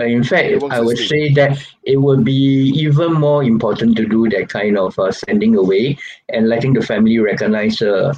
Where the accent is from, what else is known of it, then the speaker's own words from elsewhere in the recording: Singapore; yeah, we're Singaporean.